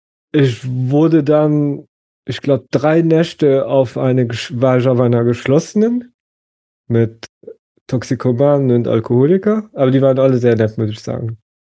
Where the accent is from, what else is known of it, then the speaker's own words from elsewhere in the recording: Luxembourg; now in Germany; seit 2018, seitdem ich ausgewandert bin aus Luxemburg, habe ich sehr, sehr, sehr viel Zeit alleine verbracht.